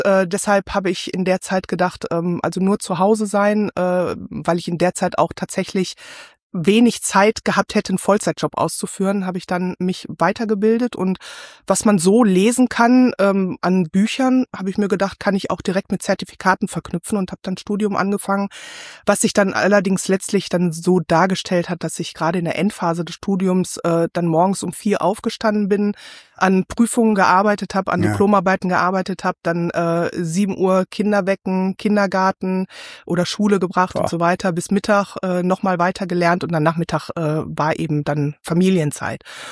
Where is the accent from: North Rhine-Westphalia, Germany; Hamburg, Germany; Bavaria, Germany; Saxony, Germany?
North Rhine-Westphalia, Germany; Brakel; Also prinzipiell bin ich nicht immer im Ruhrgebiet ansässig gewesen. Ich komme ursprünglich aus Ostwestfalen und habe da in einem relativ kleinen Ort, in einer kleinen Stadt Brakel, bin ich aufgewachsen und habe da sehr viel von Natur und Umwelt halt mitbekommen.